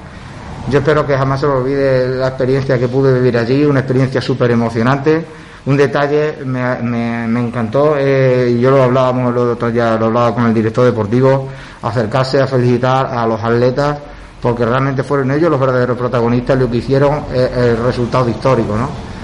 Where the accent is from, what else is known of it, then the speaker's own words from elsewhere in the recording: Villafranca, Spain; yo como villafranqués y muy de mi tierra